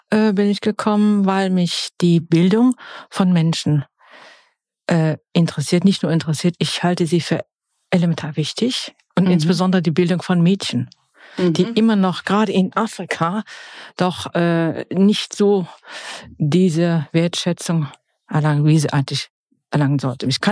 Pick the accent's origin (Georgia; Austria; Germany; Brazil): Georgia; Ja, in Georgien, auf dem Land.